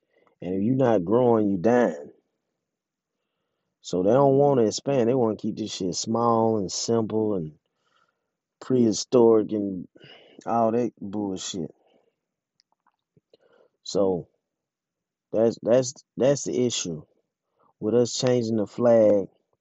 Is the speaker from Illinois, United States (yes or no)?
no; Mississippi, United States; I haven't heard it in my home state of Mississippi